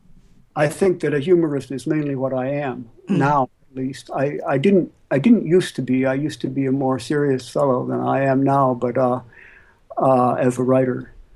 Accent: Chicago, Illinois, United States; also born or lived in Texas / New York / Philadelphia; I was born in Texas during the Second World War. I grew up in Chicago. I went to school in New York and lived for a while in Philadelphia and came up here in the early 70s.

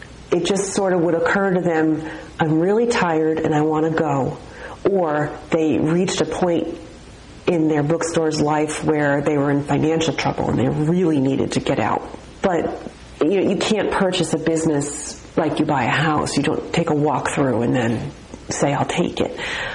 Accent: Piscataway, New Jersey, United States; They're in my hometown of Piscataway, New Jersey.

